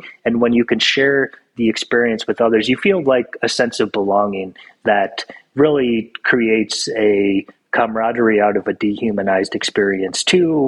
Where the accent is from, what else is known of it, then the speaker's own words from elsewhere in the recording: Buffalo, New York, United States; I grew up in Buffalo, so I'm a big Bills fan